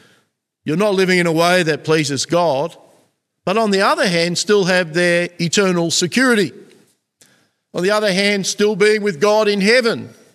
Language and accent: English; Australia; I'm an Australian, and Australia is kind of like a Christian country, I think.